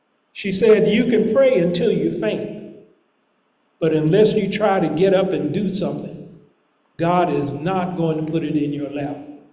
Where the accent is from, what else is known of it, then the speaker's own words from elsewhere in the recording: Kansas City, United States; I was born here in Kansas City, raised in Kansas City, educated in Kansas City, grew up, played, lived, laughed, and loved right here in Kansas City.